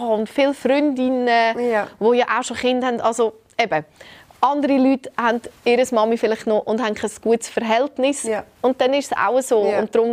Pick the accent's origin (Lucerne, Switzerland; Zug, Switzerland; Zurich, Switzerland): Zug, Switzerland; Oberägeri; Ich will der ganzen Schweiz meine Heimat zeigen und beweisen, dass Oberägeri der schönste Ort in der ganzen Schweiz ist.